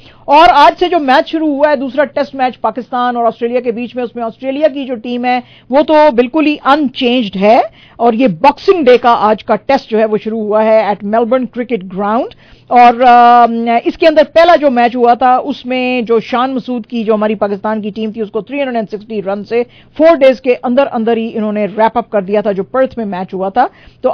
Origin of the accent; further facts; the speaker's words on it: Gujarat, India; आपको पता ही है मैं गुजराती हूं